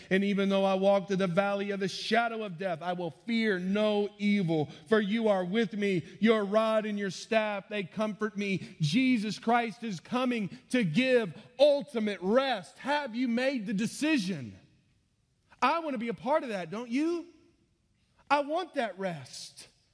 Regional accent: Houston, Texas, United States; I grew up in the Houston area, and so growing up down there, we used to go to the Rockets games.

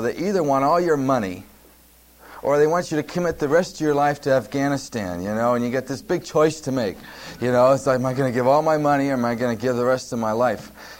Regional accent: West Coast, United States; now in Austin, United States; I'm from the West Coast.

